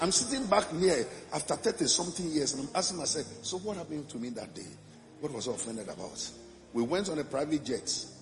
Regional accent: Ghana; So I look at Barbara and say, Barbara, where I come from Ghana, Dodowa and Osu and Akwapim, which one is more village?

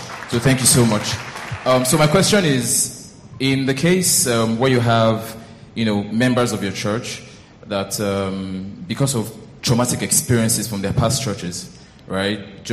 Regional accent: Ibadan, Oyo, Nigeria; So I'm from Ibadan, as I said.

